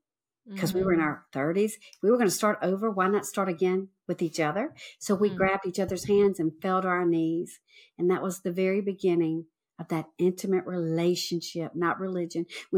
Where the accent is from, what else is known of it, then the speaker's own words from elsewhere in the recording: Mississippi, United States; But I am from Mississippi, born and raised, baby of five.